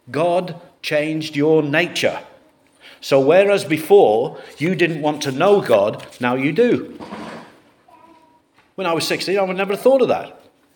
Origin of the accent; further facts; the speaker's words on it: United Kingdom; I am British, by the way, and very proud of it.